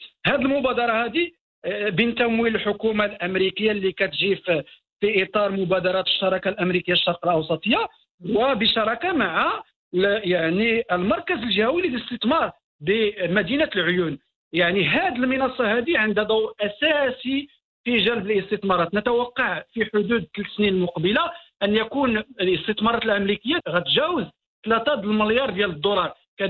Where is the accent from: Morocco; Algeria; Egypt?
Morocco; وهذا يعني مؤشر إيجابي بالنسبة لنا كمغاربة